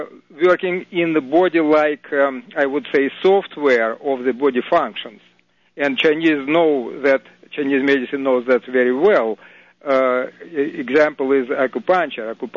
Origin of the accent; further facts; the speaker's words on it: Russia; English is a second language; moved away as an adult; now in United States; I'm from Russia originally. Now I'm 18 years here in the United States.